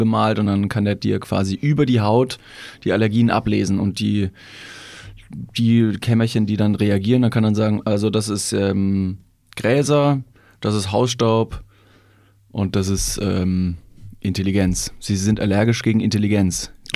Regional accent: Bavaria, Germany; Ich komme ja aus Bayern.

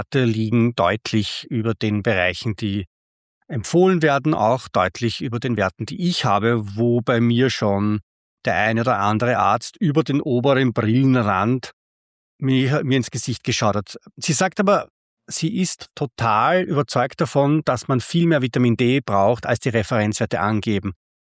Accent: Austria; dass ein rollendes R bei mir verloren gegangen wäre, noch dazu als Österreicher.

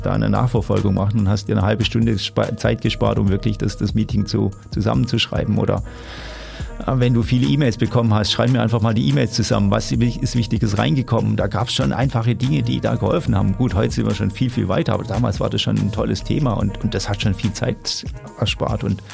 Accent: Stuttgart, Baden-Württemberg, Germany; Also ich komme aus dem Stuttgarter Bereich, er kam aus dem Nürnberger Bereich und wir haben uns regelmäßig Schlachten auf dem Spielfeld geliefert.

